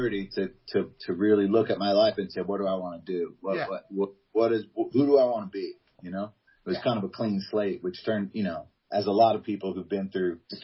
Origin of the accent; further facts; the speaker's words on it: Georgia, United States; the fact that we're from Georgia, people think that we're like these hicks and it's just like, it's just not the case, man.